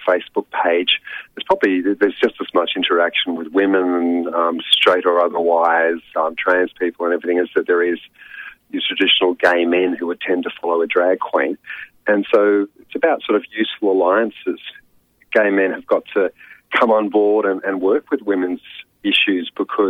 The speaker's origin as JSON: {"language": "English", "region": "New South Wales", "country": "Australia", "tie": "born or raised there", "said": "particularly in my home state, New South Wales."}